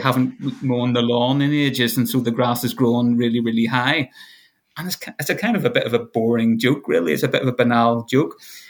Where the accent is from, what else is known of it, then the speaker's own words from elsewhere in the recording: Belfast, Northern Ireland, United Kingdom; if I grew up in Belfast, so I kind of know a bit about fundamentalism.